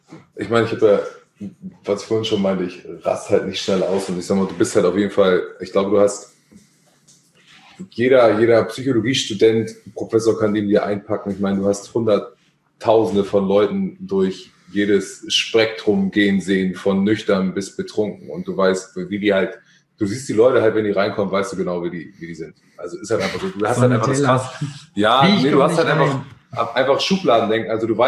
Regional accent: Hamburg, Germany; Ja. Born and raised.

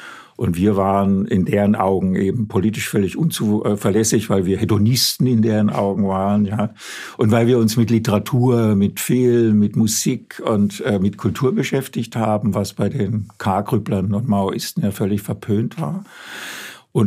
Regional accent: Friedrichshafen, Baden-Württemberg, Germany; also born or lived in Ravensburg; Bin dann in Friedrichshafen am Bodensee aufgewachsen und bin 1967 nach Heidelberg zum Studium.

